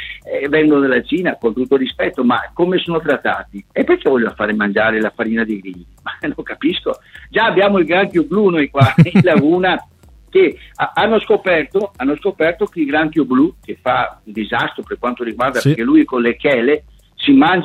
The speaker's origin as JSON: {"language": "Italian", "town": "Venice", "region": "Veneto", "country": "Italy", "said": "il Mose ci riguarda noi da vicino come veneziani"}